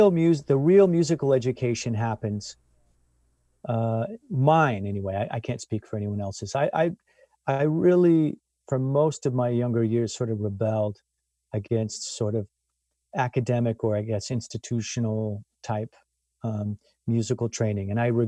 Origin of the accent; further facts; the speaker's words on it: Lake Tahoe, United States; So this is in no way like disparaging towards that experience of growing up in Lake Tahoe.